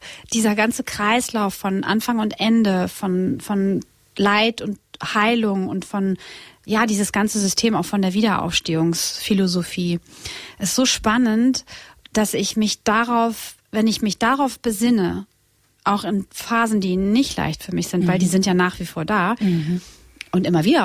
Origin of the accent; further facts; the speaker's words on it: Split, Split-Dalmatia County, Croatia; German is a second language; now in Germany; Ich komme aus Kroatien und Split ist unsere Heimat. Und also mein Heimatort